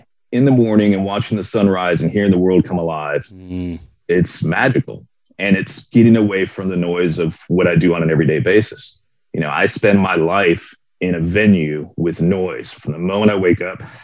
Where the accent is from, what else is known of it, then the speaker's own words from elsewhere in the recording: Florida, United States; I grew up in Florida.